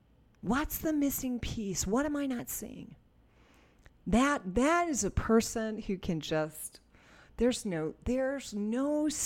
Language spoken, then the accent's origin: English; New Jersey, United States; if there's anything I said that I said just because I'm from New Jersey